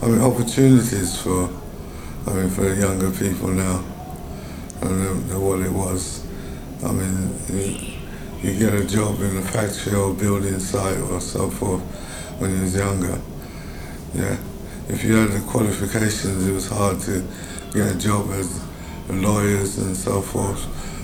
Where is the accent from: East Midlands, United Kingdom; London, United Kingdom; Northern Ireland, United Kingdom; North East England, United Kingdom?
London, United Kingdom; Lewisham; growing up in Lewisham, yeah.